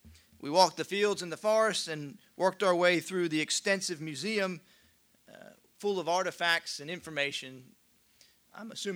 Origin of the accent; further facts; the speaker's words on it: Pennsylvania, United States; The church that I grew up in Pennsylvania, had an image of an open book displayed above the pulpit on the wall